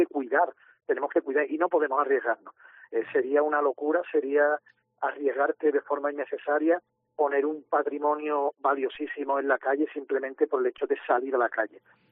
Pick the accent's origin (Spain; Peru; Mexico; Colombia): Spain; Cádiz, Andalusia; te puedo hablar como gaditano, como cofrade, como personal de ayuntamiento a nivel municipal